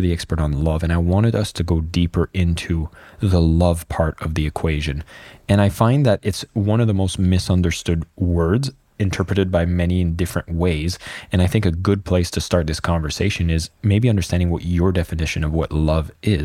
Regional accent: France; accent: French; English is a second language; when I walk around in public, I usually can mask my French accent. So if I see French people talking, I can listen in, you know?

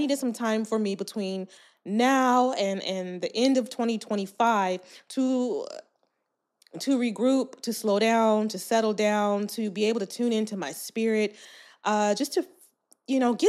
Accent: California, United States; now in Arkansas, United States; I moved all the way from California, where I was born and raised, to Arkansas to be in community with a sister friend

